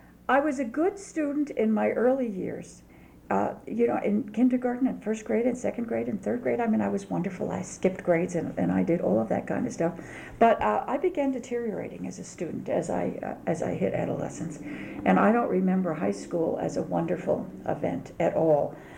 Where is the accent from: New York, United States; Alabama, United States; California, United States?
New York, United States; Brooklyn; born there; I was born in Brooklyn, New York in 1935, December 6th, 1935, a long time ago. And, I come from a working class family.